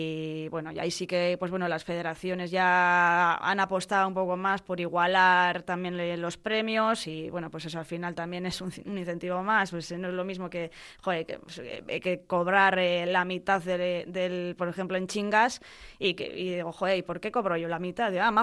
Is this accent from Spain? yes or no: yes; Bilbao, Basque Country, Spain; Pues mira, yo soy bilbaína